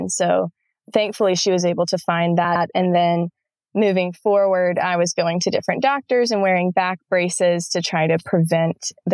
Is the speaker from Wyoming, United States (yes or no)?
no; South Carolina, United States; My mom, I'm from South Carolina. And so like most Southern girls, their moms stick them in ballet classes when they're about 3 years old.